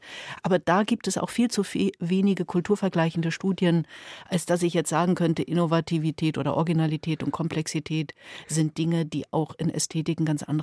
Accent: Schwerin, Mecklenburg-Vorpommern, Germany; also sein höchster Job war mal Oberbürgermeister von Schwerin, meiner Heimatstadt.

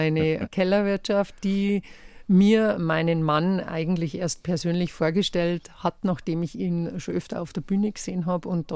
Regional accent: Bavaria, Germany; accent: Bavarian; wenn es wirklich emotional wird, verfällt man dann schon wieder ins Bayerische.

